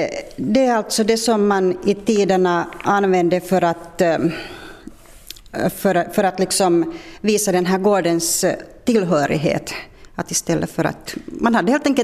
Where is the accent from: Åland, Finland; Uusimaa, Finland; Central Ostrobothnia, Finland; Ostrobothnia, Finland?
Uusimaa, Finland; Loviisa; Jag är uppvuxen i Lovisa, så det var ju lite annorlunda ändå än hur livet var på landet.